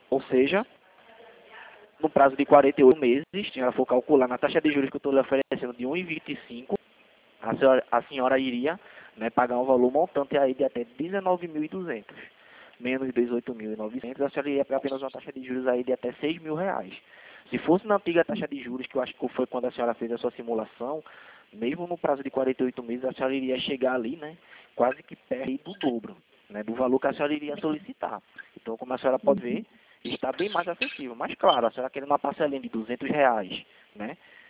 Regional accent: Recife, Pernambuco, Brazil; Eu sou daqui de Recife.

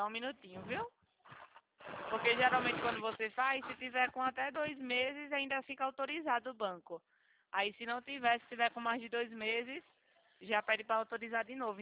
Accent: Maceió, Alagoas, Brazil; now in São Paulo, Brazil; a voz do sotaque que eu achei parecido com o meu, eu sou de Maceió. Só que eu tô em São Paulo, né? Trabalhando.

